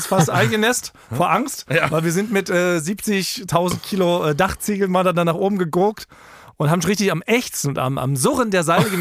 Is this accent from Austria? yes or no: yes; Vienna, Austria; Ich bin ein Wiener